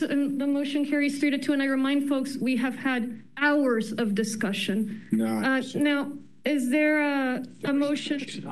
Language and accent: English; Cypress, Texas, United States; also born or lived in Katy; Heck, I grew up in Cypress and Katy.